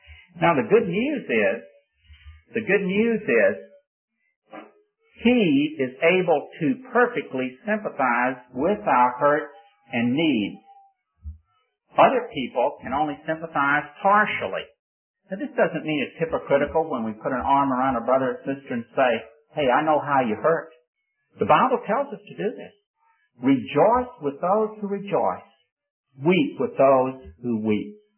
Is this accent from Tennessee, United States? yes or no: yes; Memphis, Tennessee, United States; I was right down visiting in the part of the country where I was raised in Memphis, Tennessee.